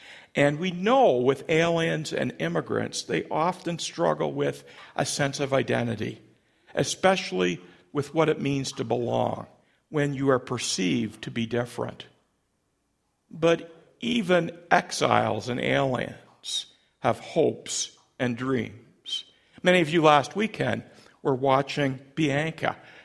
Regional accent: London, Ontario, Canada; Now, I said, oh, Coach Marshall, we're from London.

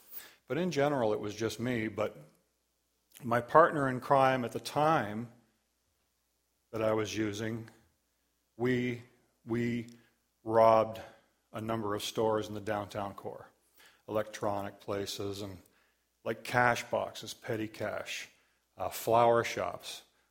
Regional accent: Guelph, Ontario, Canada; I was raised in Guelph.

